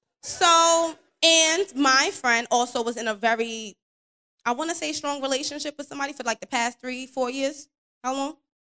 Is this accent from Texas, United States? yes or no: no; Harlem, New York, United States; I'm from Harlem.